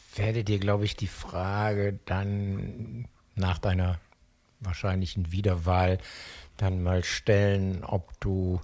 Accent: Niederkassel, North Rhine-Westphalia, Germany; Ich bin in Niederkassel ja groß geworden

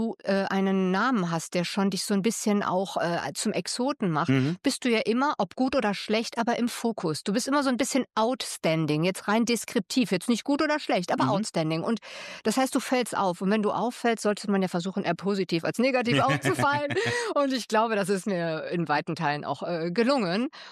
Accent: Germany; als Kind in Deutschland war ich natürlich ein Exot, weil … weil ne … … gab es nicht. Und in Italien, con la PH … non esiste.

